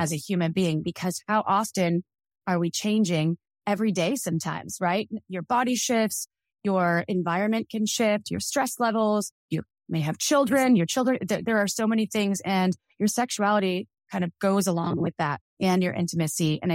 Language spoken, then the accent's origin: English; Wisconsin, United States; because I grew up in Wisconsin